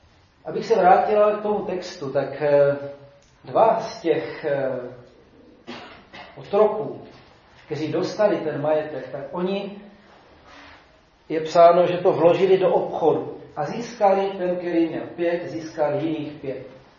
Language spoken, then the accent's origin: Czech; South Moravian Region, Czechia; tady u nás na Jižní Moravě